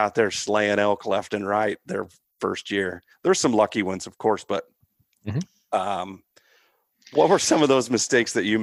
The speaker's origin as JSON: {"language": "English", "region": "Indiana", "country": "United States", "said": "I'm from Indiana originally"}